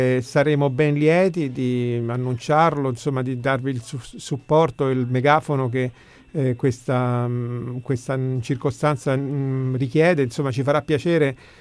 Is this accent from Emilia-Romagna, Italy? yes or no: no; Rome, Lazio, Italy; io da romano, nato a Roma, vissuto a Roma, non posso che gioire di fronte ad una scelta del genere.